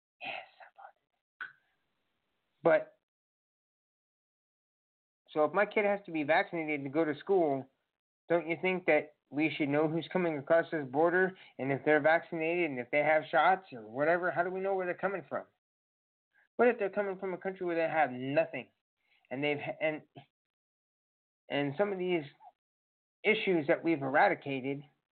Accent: Indiana, United States; Since I'm from Indiana and I'm going to Ohio, I have to pay out-of-state tuition

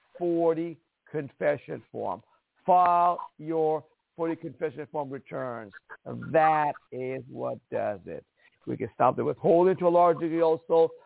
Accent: Iran; I'm from Iran, of Jewish family, the minority. He had no freedoms. None of us had freedom there.

